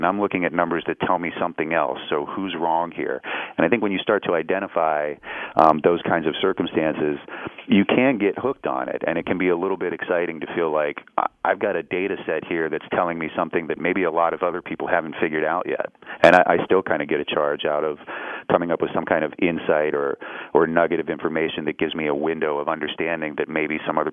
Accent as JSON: {"language": "English", "town": "Pittsburgh", "region": "Pennsylvania", "country": "United States", "tie": "born or raised there", "said": "You know, when I grew up in Pittsburgh, I grew up very much in the center city. You know, it was an urban environment, which I appreciated a lot. I loved having a city childhood"}